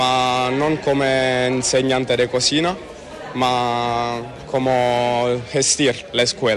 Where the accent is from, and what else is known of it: Italy; Spanish is a second language